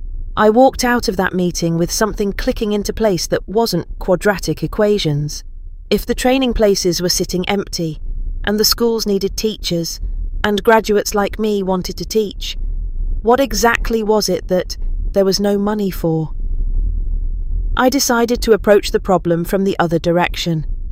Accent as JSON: {"language": "English", "town": "Hayes", "region": "London", "country": "United Kingdom", "tie": "born or raised there", "said": "I grew up in Hayes with numbers dancing in my head and chalk dust in my dreams."}